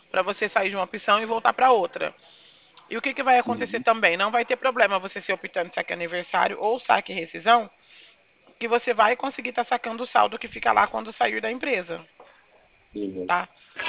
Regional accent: Bebedouro, São Paulo, Brazil; Porque eu sou de Bebedouro, tá? É pertinho, né? Nem é tão longe, dá uma horinha de viagem. Sou de Bebedouro, tá bom?

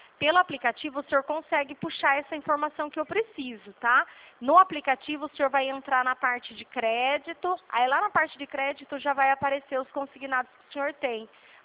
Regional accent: São Paulo, Brazil; Sou de São Paulo.

